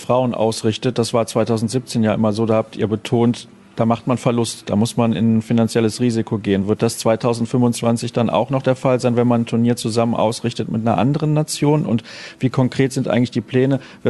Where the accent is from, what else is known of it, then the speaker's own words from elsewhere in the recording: Germany; wir kommen aus Deutschland